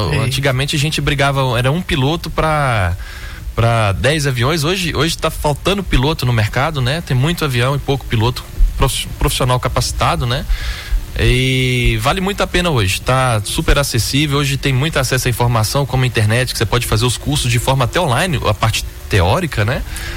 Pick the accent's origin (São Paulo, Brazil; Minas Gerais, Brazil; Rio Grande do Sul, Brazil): Minas Gerais, Brazil; Taiobeiras; Sou natural de Itaiobeiras, né? Cidade pequenininha.